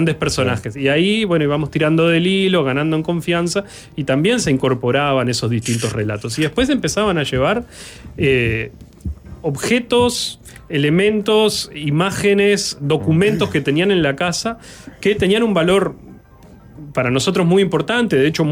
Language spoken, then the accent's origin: Spanish; Montevideo, Uruguay; en mi caso, nacido y crecido en Montevideo